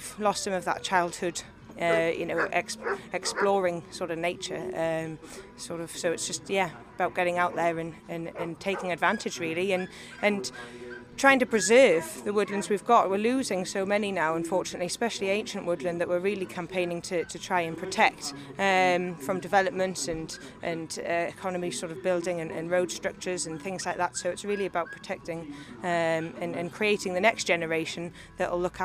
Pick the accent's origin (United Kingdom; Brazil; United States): United Kingdom; North East England; now in South Shields, United Kingdom; Well, I'm from, I live in South Shields. So close, yes. But yeah, I hail from Northumberland